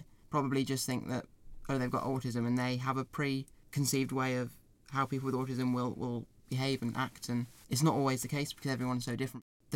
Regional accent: Solihull, West Midlands, United Kingdom; I'm 20 from Solihull.

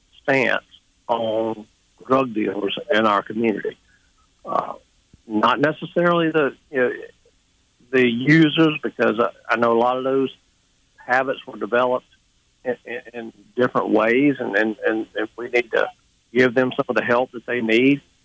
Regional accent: Mobile, Alabama, United States; Well, I'm a proud to be born and raised in Mobile, Alabama. Graduated from BC Rain in 1983.

